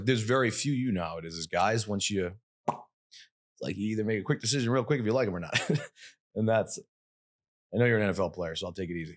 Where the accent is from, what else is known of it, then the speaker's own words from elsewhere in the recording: Boston, Massachusetts, United States; I came from Boston. It's like nice and quiet, normal there.